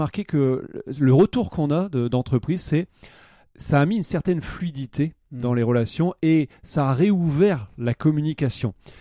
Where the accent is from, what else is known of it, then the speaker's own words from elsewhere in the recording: Hauts-de-France, France; comme nous on est du Nord, on s'est dit on va se faire un beau challenge